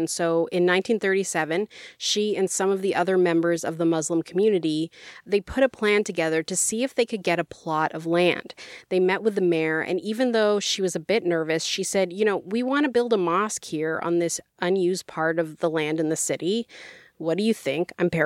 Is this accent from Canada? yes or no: yes; Edmonton, Alberta, Canada; That's right. That's right. My hometown.